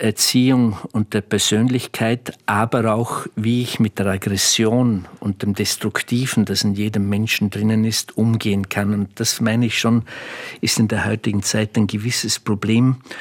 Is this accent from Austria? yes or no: yes; Vorarlberg, Austria; Ich bin mit meiner Heimat sehr eng verbunden und wie alle Vorarlberger sage ich zunächst einmal